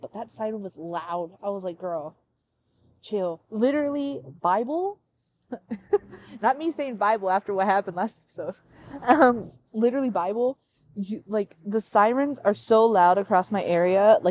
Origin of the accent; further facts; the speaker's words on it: Ohio, United States; So I'm from Ohio. Yippee! Shout out my Ohioans.